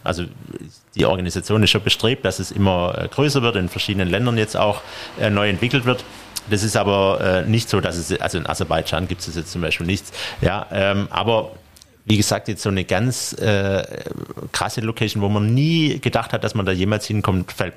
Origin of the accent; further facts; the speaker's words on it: Stuttgart, Baden-Württemberg, Germany; zum einen komme ich aus Stuttgart